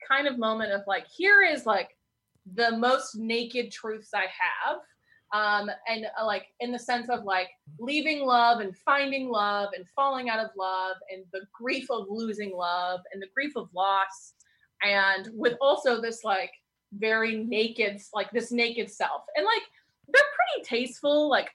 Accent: Spokane, Washington, United States; Like I grew up in Spokane.

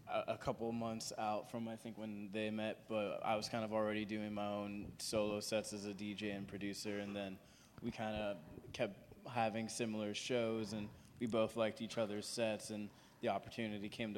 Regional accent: West Coast, United States; We're all from the West Coast as well, so that's also been an influence

